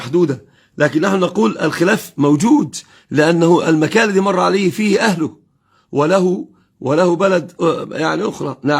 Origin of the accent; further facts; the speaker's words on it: Egypt; بالذات عندنا في مصر كالمصيف